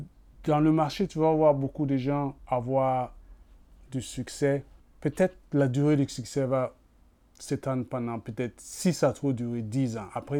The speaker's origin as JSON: {"language": "French", "country": "Burkina Faso", "tie": "born or raised there", "said": "C'est un peu partout en Afrique, mais surtout là où j'ai grandi au Burkina Faso."}